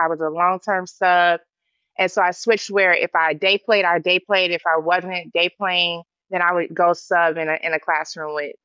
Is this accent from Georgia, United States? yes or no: yes; Atlanta, Georgia, United States; now in Los Angeles, United States; And I came from Atlanta. So I had the choice of New York or L.A. And I was like, with my Atlanta Southern roots, I don't know if I can handle the cold.